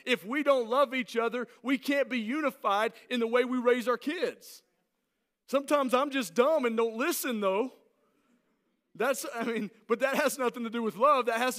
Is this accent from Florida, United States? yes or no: no; Alabama, United States; Some of you might have called me on it, saying it wrong, but I'm just from Alabama and I don't care.